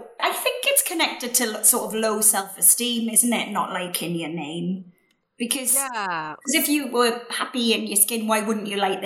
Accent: Wales, United Kingdom; accent: Welsh; they used to get me to go in early for extra lessons to sort out my Welsh vowels.

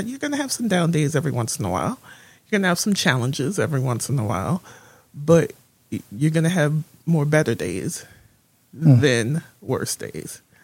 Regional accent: West Haven, Connecticut, United States; I actually grew up right here in West Haven, Connecticut. Although I didn't go to school there, I went to Sacred Heart in New Haven. And then high school, I was in Milford at Laurelton Hall.

